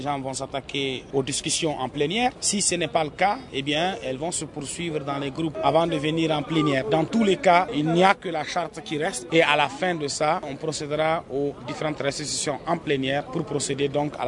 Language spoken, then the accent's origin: French; Mali; on est malien.